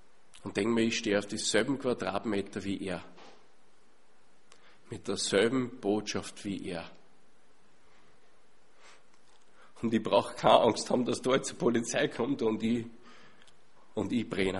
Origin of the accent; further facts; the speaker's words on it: Austria; Und das müssen wir uns als Österreicher mal auf der Zunge zergehen lassen.